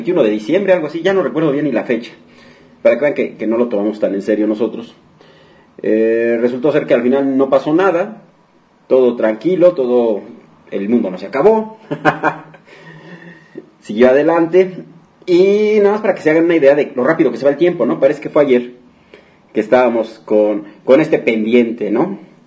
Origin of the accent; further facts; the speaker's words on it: Mexico; pero pues ¿qué nos queda a nosotros como ciudadanos mexicanos?